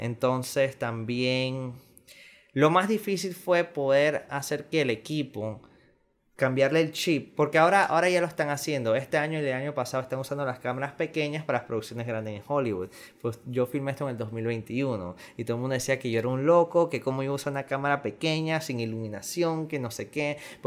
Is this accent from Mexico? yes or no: no; Panama; soy panameño, cédula 8, y soy el escritor y director de la película